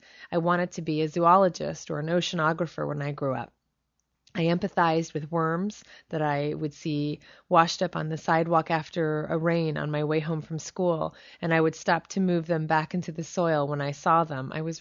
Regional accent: Corte Madera, California, United States; After I moved from my hometown of Corte Madera, California, to San Francisco, I was a waitress on Haight Street for many years.

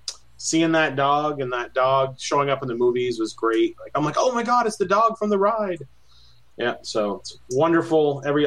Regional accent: New England, United States; And Columbia Harbor House has got that lobster roll, and I'm from New England, so Columbia Harbor House is good.

